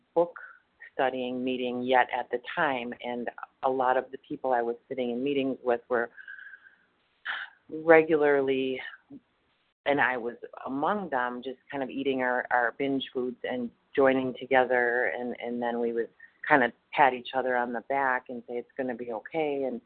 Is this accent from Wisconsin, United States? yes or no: yes; Wisconsin, United States; I'm from Wisconsin, and I'm actually in Texas sharing this message this morning.